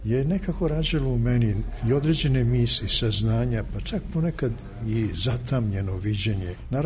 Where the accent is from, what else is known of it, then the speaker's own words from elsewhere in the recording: Serbia; sigurno i kao Srbin, Srbijanac